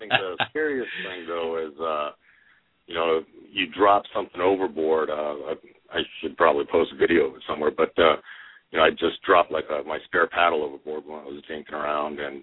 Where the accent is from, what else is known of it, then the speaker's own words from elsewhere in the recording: Alaska, United States; And then I kind of moved back to Alaska, my home state, started looking around